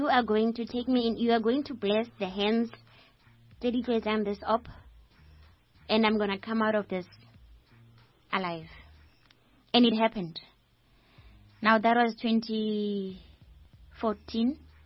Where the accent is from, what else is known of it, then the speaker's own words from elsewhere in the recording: Soweto, Gauteng, South Africa; I'm from Dobsonville, Soweto.